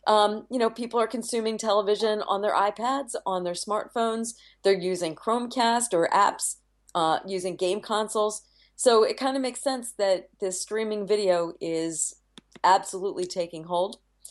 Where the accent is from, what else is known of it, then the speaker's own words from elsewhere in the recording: Melbourne, Florida, United States; now in Sydney, Australia; I'm from Melbourne, Florida, which is slightly ironic as